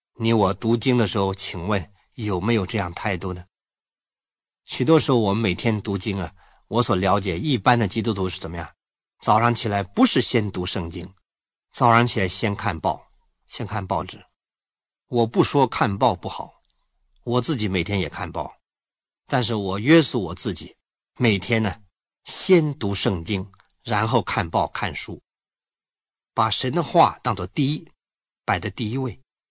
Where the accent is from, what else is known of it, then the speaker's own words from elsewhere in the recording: China; 我们中国人很喜欢讲吃啊